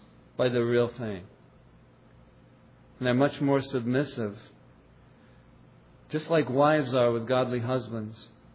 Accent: Ireland; I'm Irish and I like to yell when I'm mad. And I'm part English

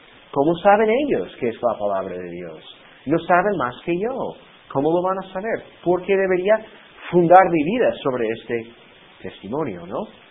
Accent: United States; Spanish is a second language; now in Spain; yo sé que eso es el caso en mi país, en los Estados Unidos

